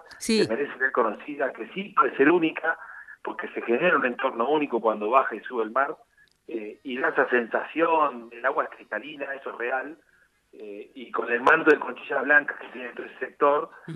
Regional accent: Patagonia, Argentina; No, no somos el Caribe, somos la Patagonia Argentina, y es una playa preciosísima de nuestra Patagonia y de nuestro país.

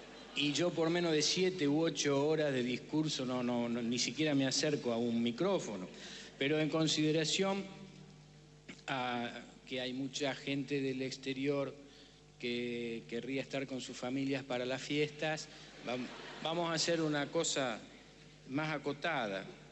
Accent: Rosario, Santa Fe, Argentina; Para Rosario, entiendo ya hablando como rosarino

